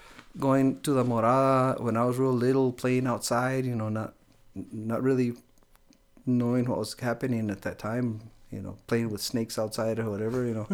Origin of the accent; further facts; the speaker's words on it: Des Montes, New Mexico, United States; I live here in Des Montes. I grew up in Des Montes, and my family came from Arroyo Seco, which is just a mile up the road from here.